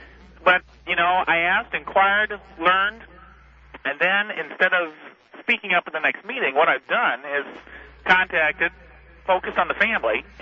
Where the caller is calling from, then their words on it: St. Louis, Missouri, United States; I'm listening from St. Louis, and your program is to be complimented.